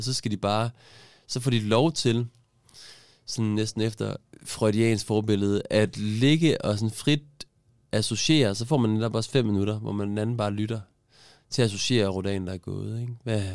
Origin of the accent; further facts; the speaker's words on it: Central Denmark Region, Denmark; jeg kommer fra Vestjylland